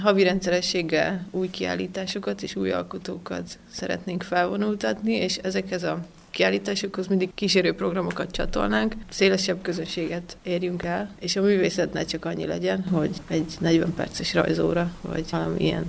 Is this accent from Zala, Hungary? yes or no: yes; Nagykanizsa, Zala, Hungary; born there; also born or lived in Budapest; now in Magyarszerdahely, Hungary; Nagykanizsán születtem, Magyarszerdahelyen élünk. 2020-ban költöztünk vissza Magyarszerdahelyre, addig Budapesten egy bő 10 évet éltünk Andorral.